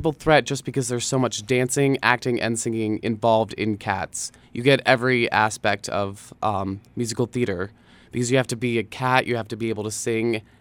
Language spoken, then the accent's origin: English; Gillette, Wyoming, United States; I'm originally from Gillette, Wyoming, and I actually...